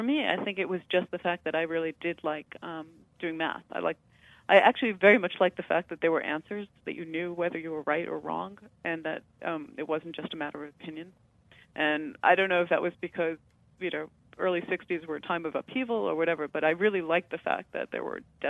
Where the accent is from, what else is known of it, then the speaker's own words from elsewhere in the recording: Queens, New York, United States; I grew up in Queens, in New York.